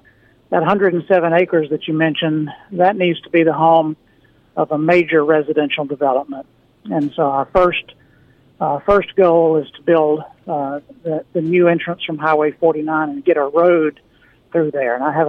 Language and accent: English; Hattiesburg, Mississippi, United States; I grew up in Hattiesburg, and even people I grew up with or have known all my life around the Hattiesburg area